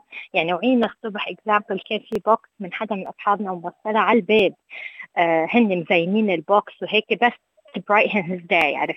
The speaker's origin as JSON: {"language": "Arabic", "country": "Lebanon"}